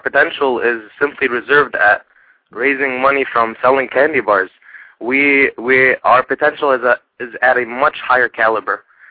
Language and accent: English; United States; I would say I'm also Lebanese. I was born and raised in America, and I'm an American citizen.